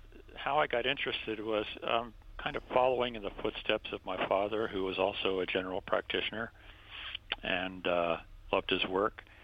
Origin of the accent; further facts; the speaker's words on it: Pennsylvania, United States; No, I grew up outside of Philadelphia